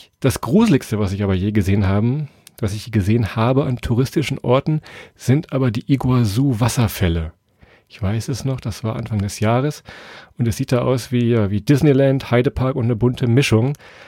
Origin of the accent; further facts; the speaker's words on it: Lower Saxony, Germany; Wir kommen ja aus Niedersachsen, aus dem Weserbergland.